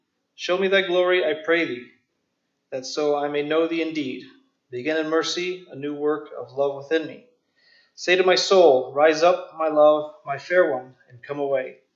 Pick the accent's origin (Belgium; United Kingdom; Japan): Japan; moved away as an adult; So I grew up in Japan from ages 2 to 19.